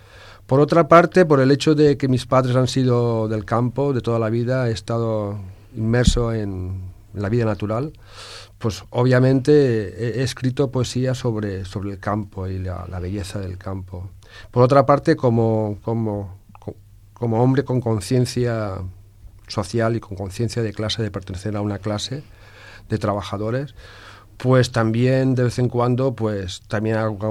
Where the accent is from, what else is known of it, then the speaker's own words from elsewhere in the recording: Valencian Community, Spain; yo soy valenciano, ¿por qué no escribir en valenciano? Aunque no se me haya enseñado en la escuela